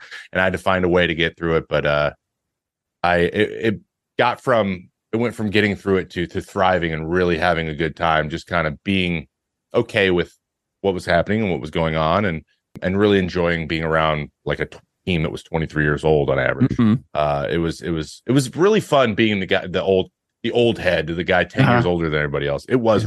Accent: Pacific Northwest, United States; you know, I'm from the Northwest.

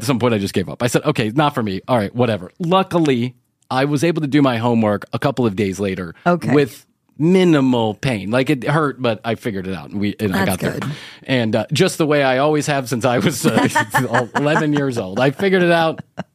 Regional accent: Chicago, Illinois, United States; I am an Irish boy from Chicago. I'm the shortest of all my brothers.

